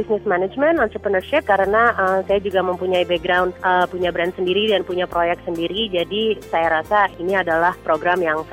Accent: Indonesia; kita orang Indonesianya

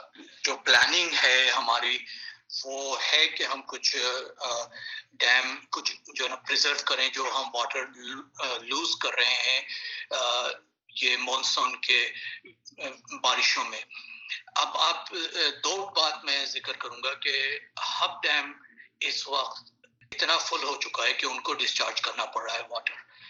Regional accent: Karachi, Sindh, Pakistan; کراچی میں میں پلا بڑا ہوں, وہاں اس وقت بھی بارشیں ہوتی تھی

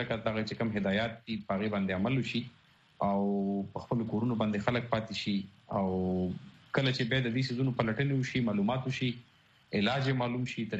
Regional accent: Khyber Pakhtunkhwa, Pakistan; زه د وزیرستان څخه يم

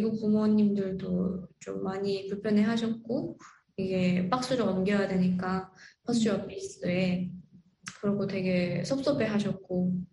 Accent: North Korea; now in South Korea; 그때 당시 제가 고등학교 북한에서 온 지도 얼마 안 됐고

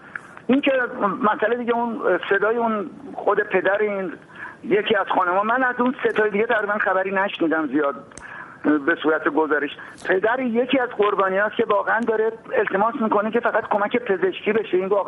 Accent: Iran; تقاضای من به عنوان یه ایرانی اینه که

